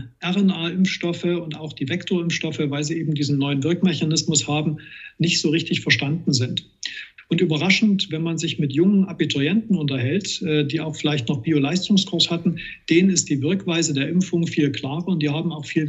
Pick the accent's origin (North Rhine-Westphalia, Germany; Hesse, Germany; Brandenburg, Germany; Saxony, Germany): Saxony, Germany; Plauen; Ich selbst bin ja gebürtiger Plauner und der Vogtlandkreis war in der dritten Welle extrem betroffen.